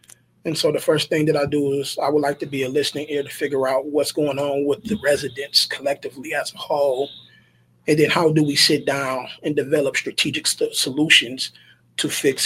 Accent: Muskegon Heights, Michigan, United States; I mean, of course, I'm from Muskegon Heights, so I know the problems that exist.

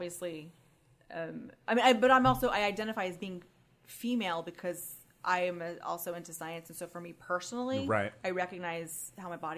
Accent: the South, United States; I'm also from the South, and so I'm like, it's been bred into me to be like hostess.

